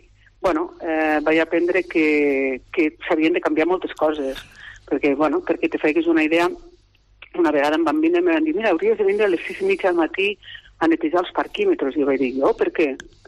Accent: Lleida, Catalonia, Spain; born there; jo vaig néixer a Lleida l'any 1962

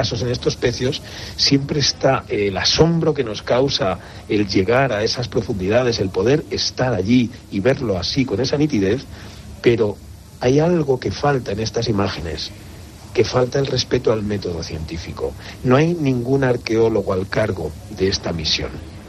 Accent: Spain; y soy español

